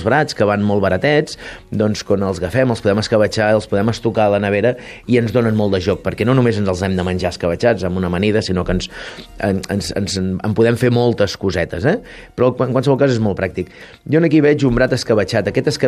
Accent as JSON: {"language": "Catalan", "town": "L'Escala", "region": "Catalonia", "country": "Spain", "said": "som de l'Escala."}